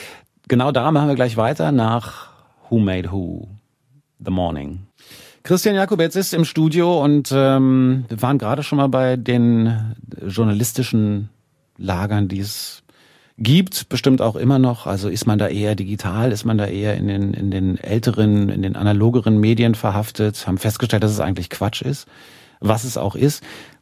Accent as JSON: {"language": "German", "region": "Berlin", "country": "Germany", "said": "Ich muss als Berliner dann auch die Berliner Klischees erfüllen"}